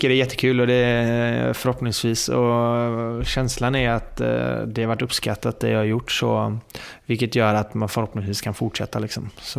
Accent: Sweden; moved away; jag har inte levt i Sverige på så himla länge, så jag känner att jag är ju svensk

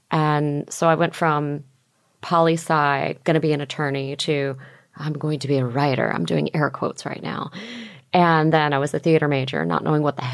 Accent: Houston, Texas, United States; also born or lived in Opelika, Alabama; And so that's where I was born. And then my family moved around a lot, and I ended up growing up in Houston, Texas. So I was there for 16 years

